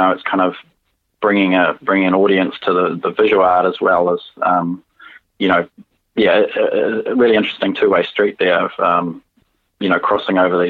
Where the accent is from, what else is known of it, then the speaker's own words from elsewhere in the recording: Tauranga, Bay of Plenty, New Zealand; He was a local artist in Tauranga at the time, where I grew up in Bay of Plenty.